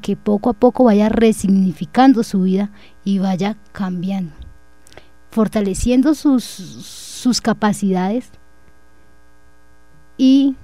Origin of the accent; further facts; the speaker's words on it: Colombia; Como colombianos, pienso que eso es lo que debemos hacer